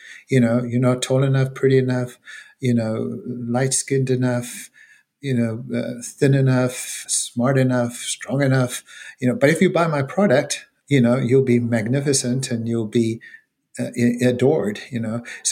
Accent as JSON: {"language": "English", "country": "South Africa", "tie": "born or raised there", "said": "You know, I grew up in South Africa."}